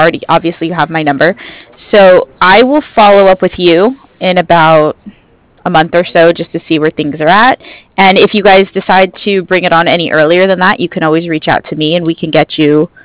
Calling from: San Diego, California, United States; I'm in San Diego.

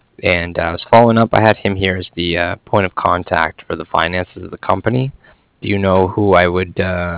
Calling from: Cardiff, Wales, United Kingdom; I was calling from Cardiff.

